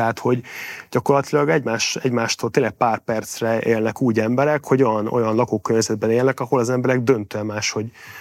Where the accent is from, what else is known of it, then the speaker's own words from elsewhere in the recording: Miskolc, Borsod-Abaúj-Zemplén, Hungary; én egy szocialista lakótelepen nőttem fel, ahol azért, mint ott Miskolcon, emlékszem, hogy hatalmas zöld terek voltak.